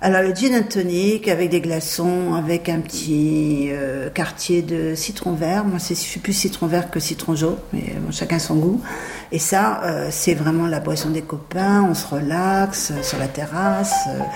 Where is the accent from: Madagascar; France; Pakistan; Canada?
France; Normandy; depuis que j'habite en Grande-Bretagne, à apprécier le gin. C'était pas du tout dans ma culture. Hein. Je suis plutôt une culture de... Ben, en tant que Normande, Calvados, bien évidemment, Cognac, Armagnac, Eau-de-Vie Brune, etc.